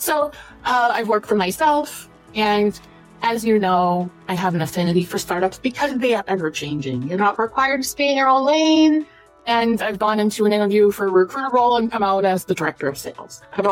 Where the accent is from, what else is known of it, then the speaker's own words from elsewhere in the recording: Massachusetts, United States; moved away as an adult; my first job as a cashier at a supermarket in my hometown where I grew up, near the Cape in Massachusetts.